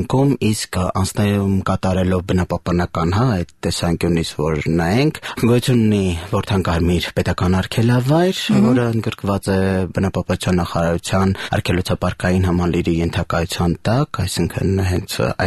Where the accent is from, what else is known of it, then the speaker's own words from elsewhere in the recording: Jrarat, Armavir Province, Armenia; born there; ես ինքս ծնվել եմ հենց Ջրառատ համայնքում